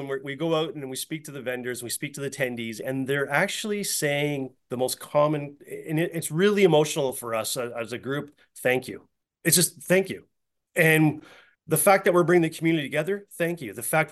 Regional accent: Canada; Hey, we're Canadian.

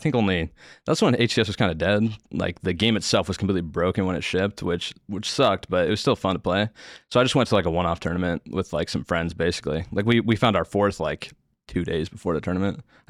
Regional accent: Seattle, Washington, United States; I'm originally from Seattle.

